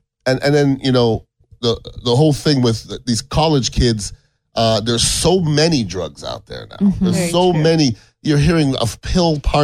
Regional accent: Canada; born there; And I'm being Canadian, Canadian born.

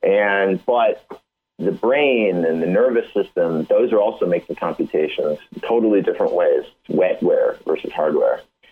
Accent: Chicago, Illinois, United States; My mom, for instance, huge Cubs fan. I grew up in Chicago.

